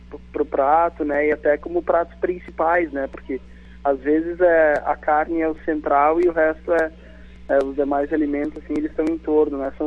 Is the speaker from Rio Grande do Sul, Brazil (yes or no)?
yes; Caxias do Sul, Rio Grande do Sul, Brazil; eu sou de Caxias e a nossa cultura aqui é bastante da carne